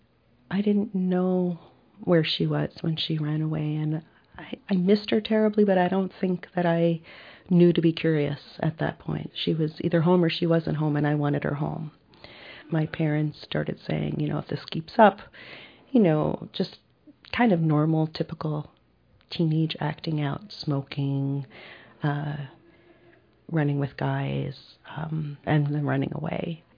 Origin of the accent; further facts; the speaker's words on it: Far Rockaway, New York, United States; So we grew up in Far Rockaway, Queens.